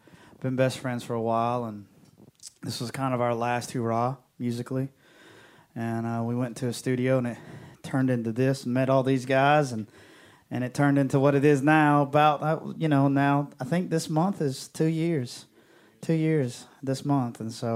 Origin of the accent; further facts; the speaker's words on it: Chelsea, Alabama, United States; Born and bred. I was born in Chelsea, Alabama, which is a small town outside of Birmingham, and then, yeah, that's I've never lived anywhere else.